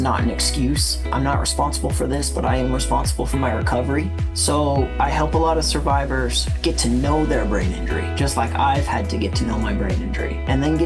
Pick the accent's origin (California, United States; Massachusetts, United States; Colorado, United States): Colorado, United States; I'm here from Colorado.